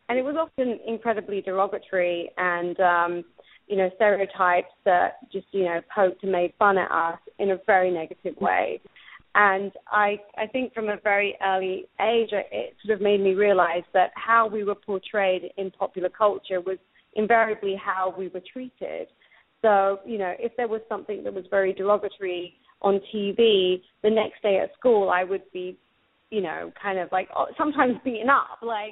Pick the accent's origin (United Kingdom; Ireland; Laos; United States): United Kingdom; South East England; My parents came, you know, there from India, and I was born there and in a kind of leafy green suburb about 40 miles north of London, Buckinghamshire.